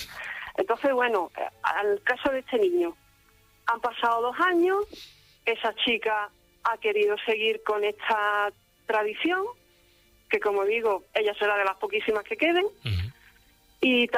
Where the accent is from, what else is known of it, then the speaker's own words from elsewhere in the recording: Jerez de la Frontera, Andalusia, Spain; yo soy de Jerez de la Frontera. Uh-huh. Soy mitad paya, mitad gitana.